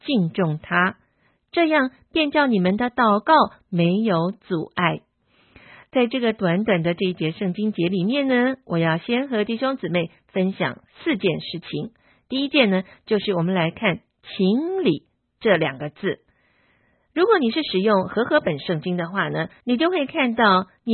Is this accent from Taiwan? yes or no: no; China; 当然，我知道我们中国人的文化是比较含蓄的